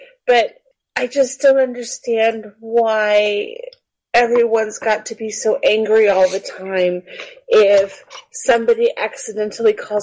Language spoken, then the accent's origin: English; United States; I'm just American and you're not.